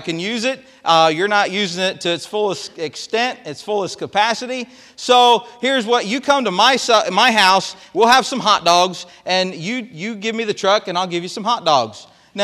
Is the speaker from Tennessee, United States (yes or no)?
no; Iowa, United States; I'm originally from Iowa, as most of you know, and Iowa grows some big deer.